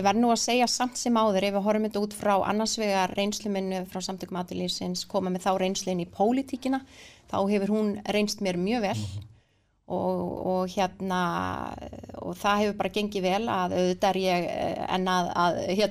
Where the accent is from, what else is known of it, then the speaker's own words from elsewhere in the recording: Reykjavík, Capital Region, Iceland; now in Kópavogur, Iceland; ég þriggjabarnamóður úr efri byggðum Kópavogs og hef alið, ég reyndar ekki fætt og uppalinn í Kópavogi heldur ólst ég upp í Breiðholti